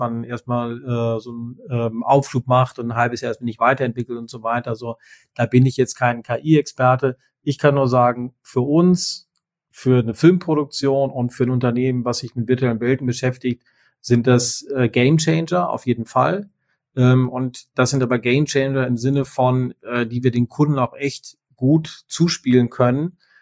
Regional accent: Bielefeld, North Rhine-Westphalia, Germany; auf den Spuren meiner Kindheit in Hoberge groß geworden.

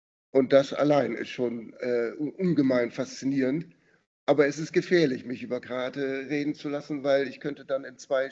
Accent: Bremen, Germany; born there; gebürtiger Bremer, also 25 Kilometer ungefähr von Verden entfernt geboren.

